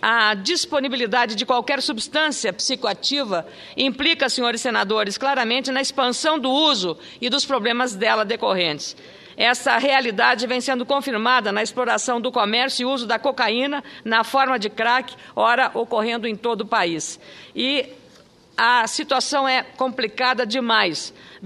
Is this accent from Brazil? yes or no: yes; Rio Grande do Sul, Brazil; E eu, como gaúcha, eleito pelos meus conterrâneos